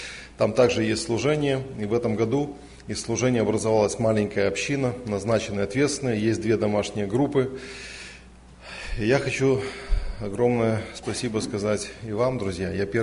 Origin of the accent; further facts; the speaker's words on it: Kyiv, Ukraine; я из Киева, из церкви Преображения.